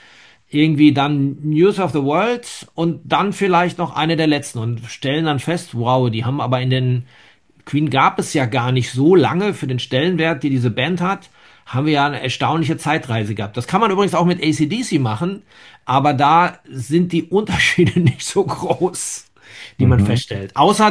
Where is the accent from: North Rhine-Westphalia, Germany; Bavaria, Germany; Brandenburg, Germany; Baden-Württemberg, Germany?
North Rhine-Westphalia, Germany; Dortmund; born there; now in Frankfurt, Germany; mit meinem Umzug aus meiner Geburtsstadt Dortmund nach Frankfurt Anfang der 90er